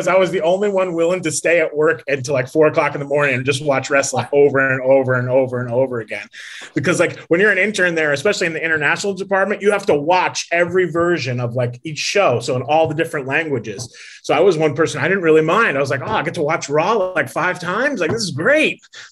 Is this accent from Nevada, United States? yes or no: yes; Las Vegas, Nevada, United States; also born or lived in Connecticut; Well, I was born in Connecticut, actually. So the WWE was right in my backyard. But then I moved to Las Vegas as a kid